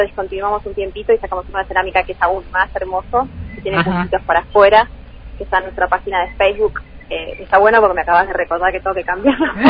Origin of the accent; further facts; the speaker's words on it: Patagonia, Argentina; de hecho yo soy patagónica